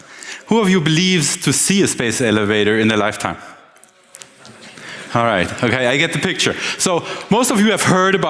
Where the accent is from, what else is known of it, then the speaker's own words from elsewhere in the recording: Kassel, Hesse, Germany; I just visited my hometown of Kassel in Hessen, a little bit south of here